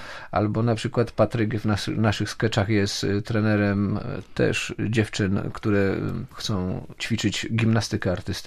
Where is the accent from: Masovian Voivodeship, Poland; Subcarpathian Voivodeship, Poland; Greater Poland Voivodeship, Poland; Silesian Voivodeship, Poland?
Silesian Voivodeship, Poland; My jesteśmy ze Śląska, a więc tam naród bardzo taki dowcipny. I Godo.